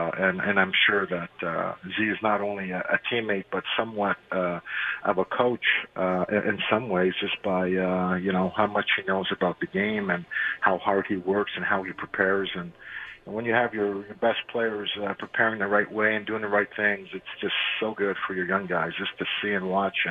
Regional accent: Montreal, Quebec, Canada; we grew up in Montreal

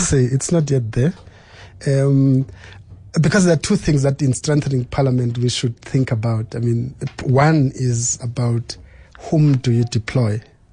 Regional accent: South Africa; I'm a part of the proud South African nation.

